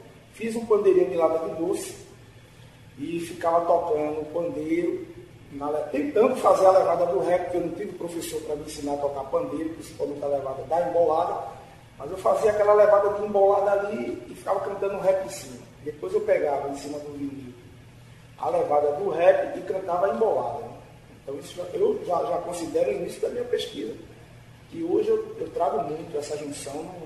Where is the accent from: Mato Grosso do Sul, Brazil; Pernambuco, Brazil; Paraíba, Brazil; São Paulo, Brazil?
Pernambuco, Brazil; Recife; also born or lived in Nazaré da Mata; Eu sou da Zona Norte do Recife, Alto José do Pinho e Nazaré da Mata também. Mas eu nasci na maternidade Barro Lima, né? Então, eu sou criado nesses dois ambientes, tanto urbano como interiorano